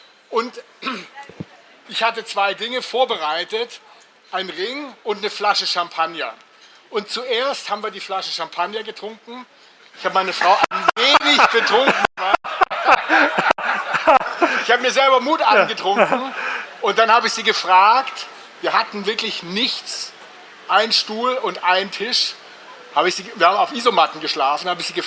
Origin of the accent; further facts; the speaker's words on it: Stuttgart, Baden-Württemberg, Germany; now in Bonn, Germany; Ich komme aus Bonn, ursprünglich aus Stuttgart.